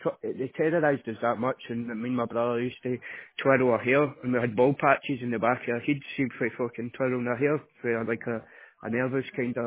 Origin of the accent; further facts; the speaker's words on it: Girvan, Scotland, United Kingdom; I'm originally from Girvan, South Ayrshire.